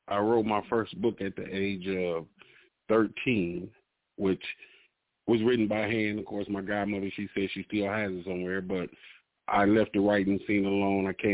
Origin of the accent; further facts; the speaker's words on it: Milwaukee, Wisconsin, United States; also born or lived in Rhode Island; From Milwaukee. Well, I was actually born in Rhode Island, but I came here as a baby, so I say I'm from Milwaukee.